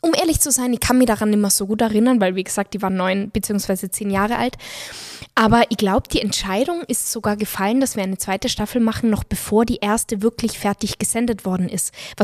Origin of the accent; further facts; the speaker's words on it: Innsbruck, Tyrol, Austria; Innsbruck, und also Innsbruck, meine Heimatstadt